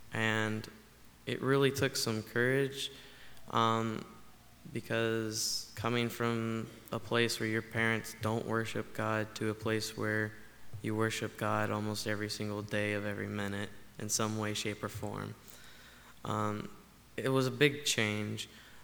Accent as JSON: {"language": "English", "region": "Tennessee", "country": "United States", "said": "I am pretty new to this area. I came from Tennessee."}